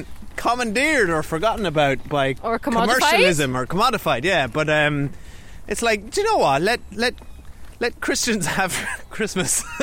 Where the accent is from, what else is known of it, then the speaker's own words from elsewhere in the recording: Ireland; when we were growing up in Ireland in the 80s and 90s, let me tell you.